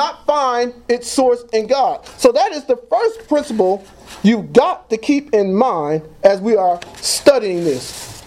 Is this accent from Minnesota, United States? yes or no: no; Trenton, New Jersey, United States; I used to be that way. I'm from Trenton. Don't mess with me.